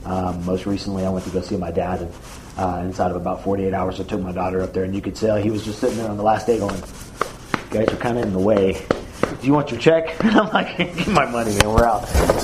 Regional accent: Deer Park, United States; cool, man, I'm from Deer Park.

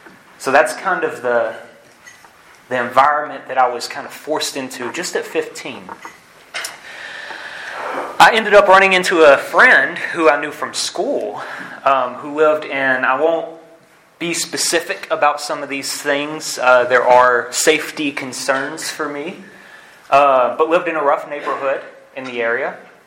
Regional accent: Chattanooga, Tennessee, United States; I can't tell you I was raised in Hickson. I can't tell you I was raised in St. Elmo. I can tell you I was raised in Chattanooga.

